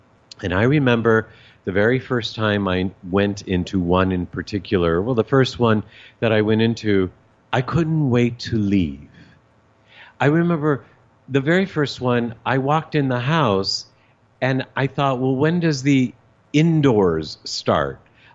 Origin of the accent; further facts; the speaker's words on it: Monterey, California, United States; born there; Seriously, I was born in Monterey, California.